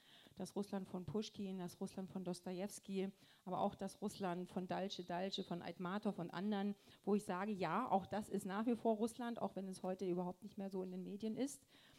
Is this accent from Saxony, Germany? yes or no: yes; Niesky, Saxony, Germany; Ich komme aus der Oberlausitz, aus dem Weltdorf Niesky in der Nähe von Görlitz